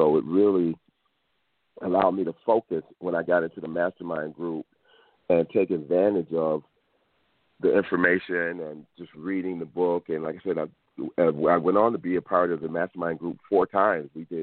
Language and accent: English; Buffalo, New York, United States; as I was graduating from the University of Buffalo and growing up in the city of Buffalo, just wanting to stay local and start a business or do something that I thought that would help me to do better in Buffalo